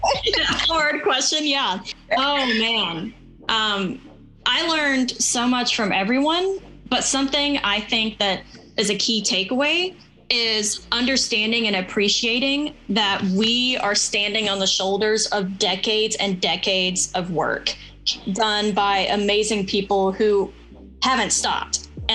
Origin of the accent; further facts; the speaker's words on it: Southern Appalachia, United States; Yeah, even though I grew up in Southern Appalachia, but whatever.